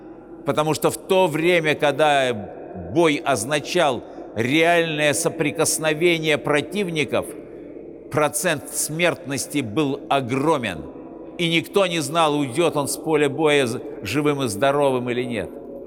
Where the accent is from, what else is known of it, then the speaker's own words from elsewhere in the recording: Saint Petersburg, Russia; покровителем моего родного города Санкт-Петербурга.